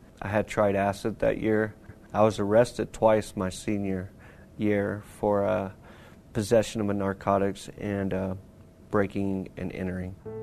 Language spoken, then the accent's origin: English; Lubbock, Texas, United States; I am 39 years old. I'm from Lubbock, Texas.